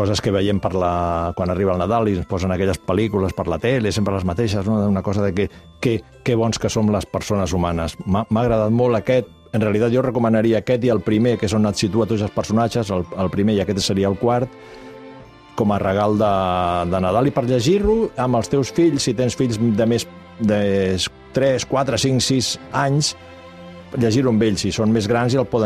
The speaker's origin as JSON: {"language": "Catalan", "region": "Valencian Community", "country": "Spain", "said": "Som falleros, som valencians"}